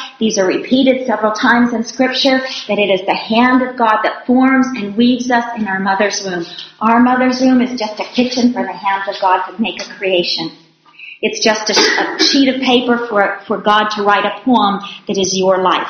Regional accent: Arizona, United States; I grew up in Arizona. That's my home state.

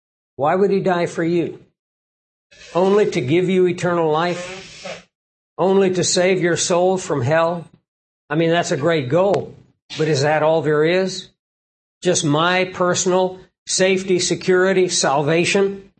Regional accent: Toad Suck, Arkansas, United States; Toad Suck, Arkansas. Where is that? Well, it's the other side of Conway from Pickles Gap. I'm glad I don't live there anymore.

